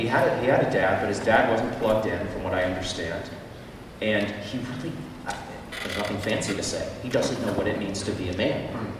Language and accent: English; New England, United States; I'm from New England. I'm from Patriots country